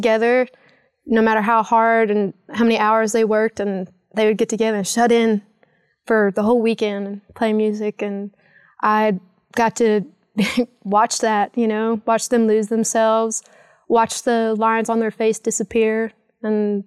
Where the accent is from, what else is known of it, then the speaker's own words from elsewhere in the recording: Dahlonega, Georgia, United States; I'm from Dahlonega, Georgia.